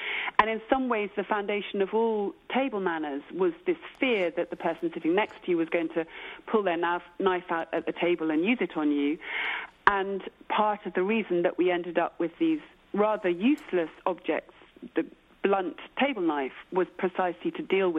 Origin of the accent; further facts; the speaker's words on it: United Kingdom; I'm a British person, so I would say this